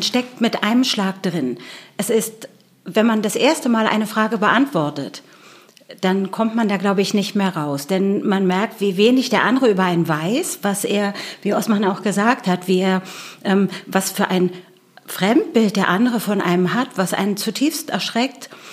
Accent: Berlin, Germany; born there; ich bin in Berlin geboren

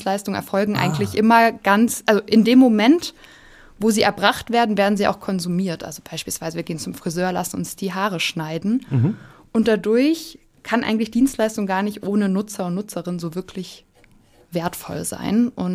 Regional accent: Southern Germany, Germany; Ich auch, komme auch aus Süddeutschland.

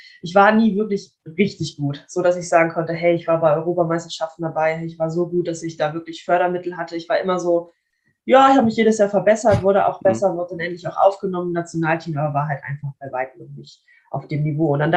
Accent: Kiel, Schleswig-Holstein, Germany; Ich bin auch in Kiel geboren. Also ich lebe auch noch bei meinen Eltern. Das heißt, ich bin wirklich mein ganzes Leben schon hier

